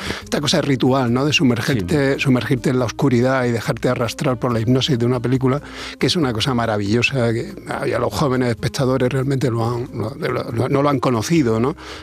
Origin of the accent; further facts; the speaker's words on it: Almería, Andalusia, Spain; era un chaval como muy cinéfilo que aquí en Almería, de donde yo soy, hace ya algunos añitos, pues montaba cineclubs y tal.